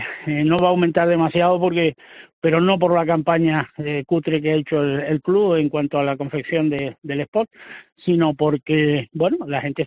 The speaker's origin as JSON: {"language": "Spanish", "region": "Canary Islands", "country": "Spain", "said": "Y también sé que como jugador canario no se puede afrontar esa categoría."}